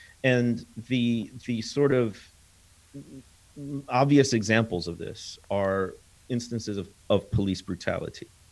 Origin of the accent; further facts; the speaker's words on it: Illinois, United States; I grew up in Illinois near the border.